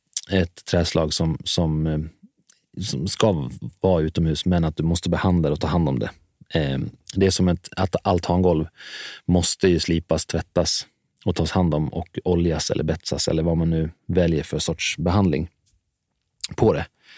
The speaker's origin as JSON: {"language": "Swedish", "region": "Dalarna County", "country": "Sweden", "lives_now": "Stockholm, Sweden", "said": "jag kommer från Dalarna, så har jag ju alltid haft en stor gård att springa runt på. Men när man flyttar till Stockholm"}